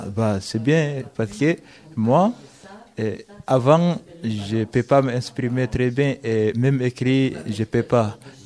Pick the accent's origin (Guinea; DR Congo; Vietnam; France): Guinea; Je viens de la Guinée.